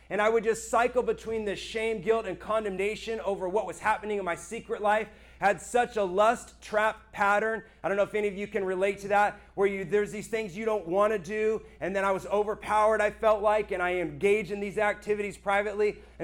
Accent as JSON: {"language": "English", "region": "Florida", "country": "United States", "tie": "born or raised there", "said": "I grew up in Florida, was stationed in Washington State in Tacoma, Washington."}